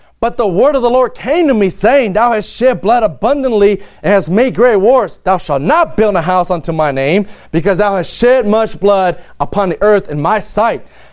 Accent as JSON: {"language": "English", "town": "East Palo Alto", "region": "California", "country": "United States", "said": "All right … I'm from East Palo Alto, California."}